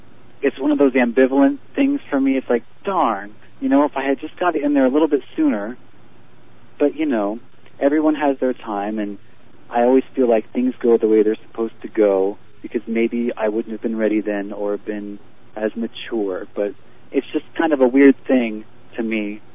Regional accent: Ohio, United States; Of course, Peter. I'm from Ohio. I'm just a small town boy, and it's just me and my piano

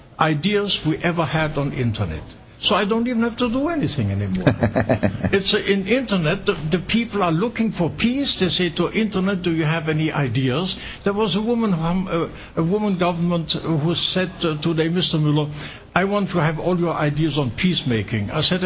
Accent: Grand Est, France; in my hometown, as I told you, I saw the border. I couldn't cross the Saar River because on the other side there were Germans.

